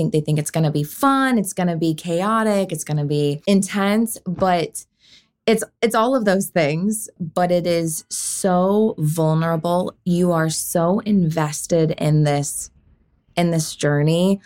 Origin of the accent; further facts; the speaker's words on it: Utah, United States; these are never words I'd ever heard of growing up in Utah, dancing on a competition stage, you know?